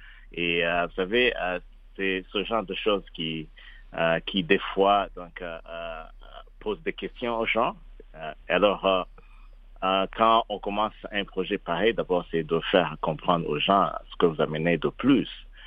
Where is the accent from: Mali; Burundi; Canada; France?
Burundi; Je viens de l'Afrique, donc au Burundi, c'est là où j'ai grandi.